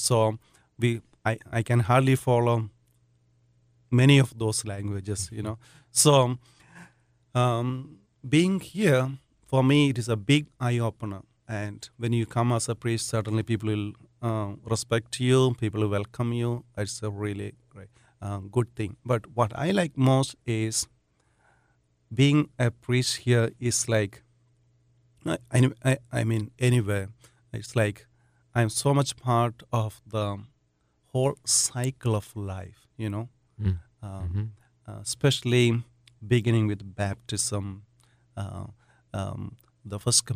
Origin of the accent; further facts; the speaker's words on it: India; And for me, I think growing up in India, as Abby said, it is a blessing to move around in India.